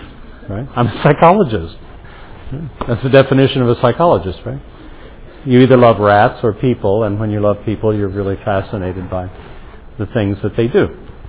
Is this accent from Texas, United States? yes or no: no; Illinois, United States; I'm from Illinois. Yeah, I am. Not from Chicago.